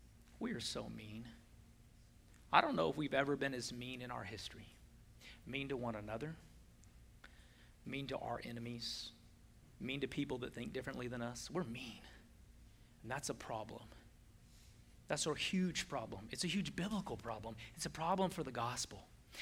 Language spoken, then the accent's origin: English; California, United States; Even though I'm from California, I may be that redheaded stepchild for y'all, but we're still related.